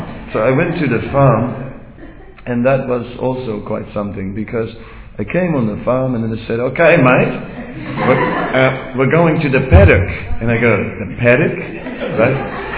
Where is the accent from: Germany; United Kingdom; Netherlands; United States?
Netherlands; also born or lived in Vrindavan, India; Holland, I'm from Holland.